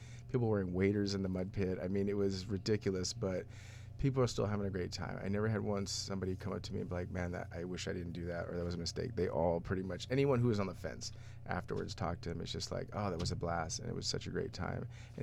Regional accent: California, United States; I grew up in California most of my life.

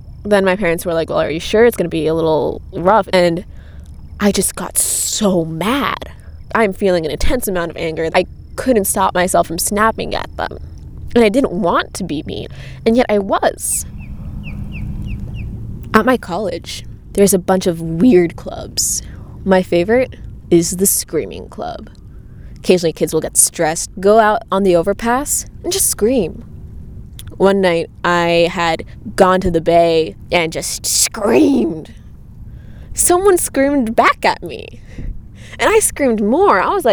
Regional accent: Parkland, Florida, United States; I told him, I'm from Parkland. That place. Yes, with the shooting.

